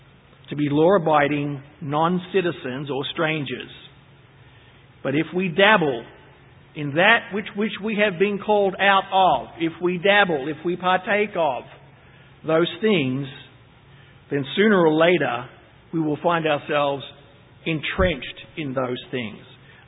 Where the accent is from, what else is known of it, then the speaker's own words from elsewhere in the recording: Australia; moved away as an adult; You know I'm Australian.